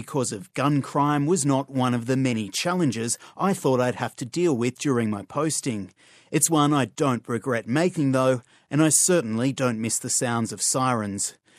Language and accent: English; Australia; now in United States; as an Australian, my expectations of a gun-free neighbourhood were overly sensitive.